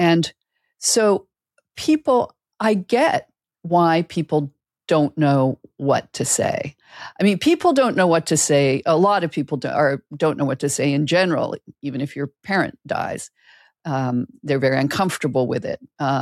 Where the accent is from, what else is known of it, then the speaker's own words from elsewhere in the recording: Canada; we're both from Canada